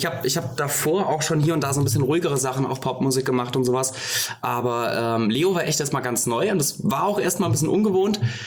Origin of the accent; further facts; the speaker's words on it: Burghaun, Hesse, Germany; Ich komme aus Burkauen, das ist bei Hünfeld, also nicht weit von hier.